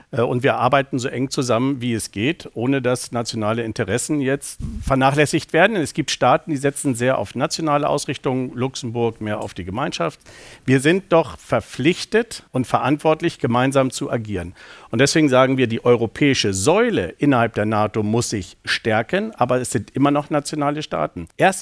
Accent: Lower Saxony, Germany; Und ich komme aus der Lüneburger Heide, da haben wir ein deutsch-niederländisches Bataillon.

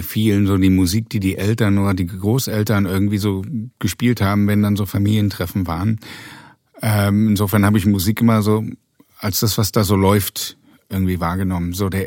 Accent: Berlin, Germany; Und ansonsten bin ich aber in Friedrichshain zur Schule gegangen.

